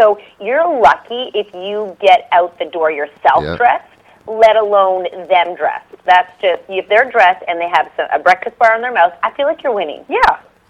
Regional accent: Canada; Okay, so we're from Canada, believe it or not.

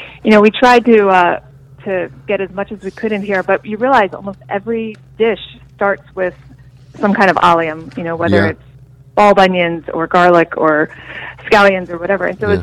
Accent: Pittsburgh, Pennsylvania, United States; And then when we came back to the States, we were in my hometown of Pittsburgh

